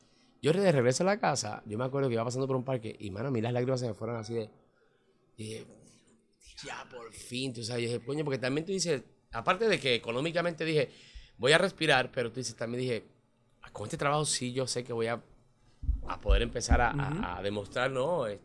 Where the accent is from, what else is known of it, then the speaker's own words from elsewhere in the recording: Puerto Rico; yo vengo de Puerto Rico, tengo mi material